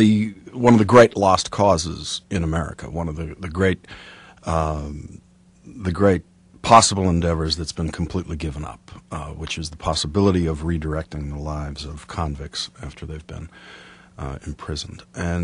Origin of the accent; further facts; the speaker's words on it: Boston, Massachusetts, United States; Look, I'm Irish. I'm from Boston.